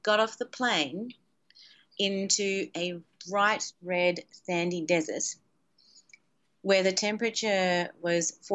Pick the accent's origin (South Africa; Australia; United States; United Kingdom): Australia; And I chose Australia very deliberately, not only because I am Australian